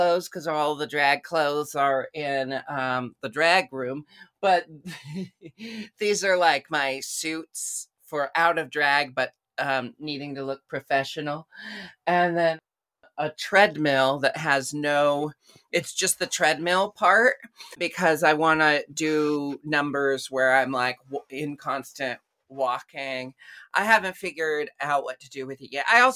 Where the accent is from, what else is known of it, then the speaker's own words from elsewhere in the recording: Portland, Oregon, United States; Well, I grew up in Portland, Oregon, which is where I live once more. That's where I am right now.